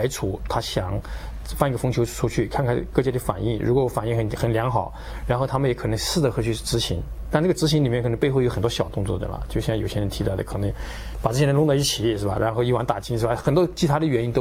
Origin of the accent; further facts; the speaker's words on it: Hunan, China; 为什么不能在我们老家湖南呢